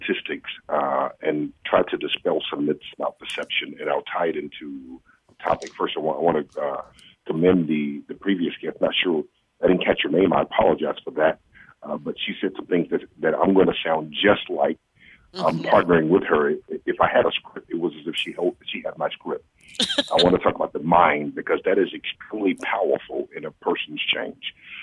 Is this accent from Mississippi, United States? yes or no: yes; Mississippi, United States; For example, Mississippi, my home state, most religious state, but yet most obese state and most unhealthiest state.